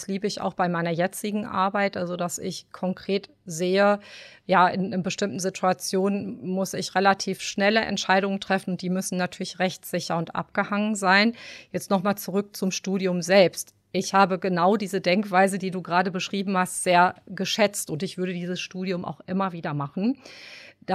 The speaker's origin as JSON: {"language": "German", "town": "Menden", "region": "North Rhine-Westphalia", "country": "Germany", "tie": "born or raised there", "also_born_or_lived": "Fröndenberg", "said": "tatsächlich geboren wurde ich in Frönnenberg und bin dann sozusagen über die Ruhr gehüpft nach Menden und bin seit 23 Jahren in Menden fest verwurzelt. Also wirklich kann ich sagen, mit Leib und Seele, Menden ist meine Heimatstadt."}